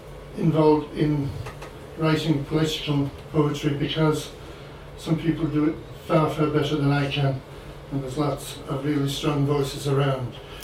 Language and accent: English; Killachinney, Connacht, Ireland; the same cottage as I was born and brought up in Killachinney near Knock in County Mayo